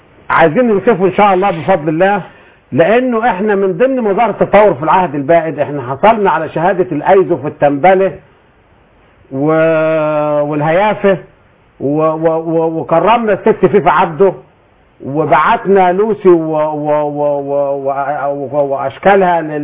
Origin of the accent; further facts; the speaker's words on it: Upper Egypt, Egypt; طبعا انا راجل صعيدي ما كنتش اعرف غير كلمة استحمى او استبح، دلوقتي بقول انا باخد شاور